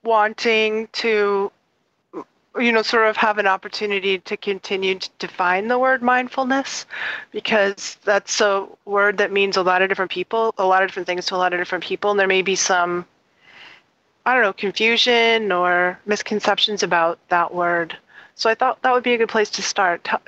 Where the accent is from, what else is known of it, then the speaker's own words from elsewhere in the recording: Massachusetts, United States; my parents were hippies, and I grew up outside Boston